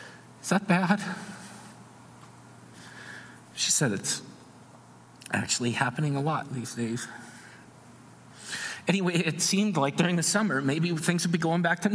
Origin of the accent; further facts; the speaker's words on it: Grand Prairie, Alberta, Canada; especially from my hometown, Grand Prairie, it's like way north and really small